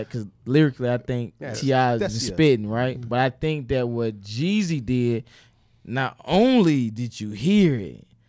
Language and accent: English; Atlanta, Georgia, United States; where you from? I'm from Atlanta.